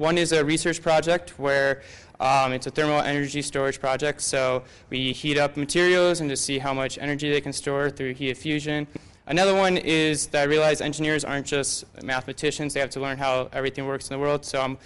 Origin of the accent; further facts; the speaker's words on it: South Bend, Indiana, United States; I'm also a second year chemical engineering student here at the U, and I'm from South Bend, Indiana.